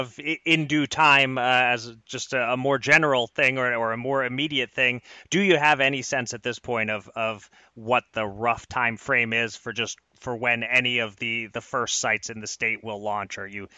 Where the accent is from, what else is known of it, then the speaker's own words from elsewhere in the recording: Pennsylvania, United States; such as my home state of Pennsylvania